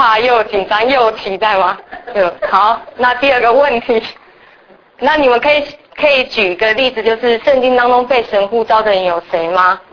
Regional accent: Taiwan; moved away; 我其实是从台湾来，然后一月的时候才来

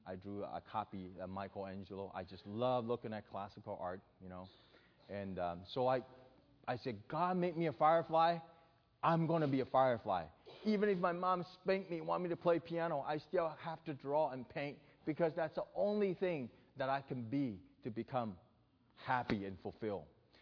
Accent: Florida, United States; So sometime when I was 19, I grew up in Florida. I go surfing.

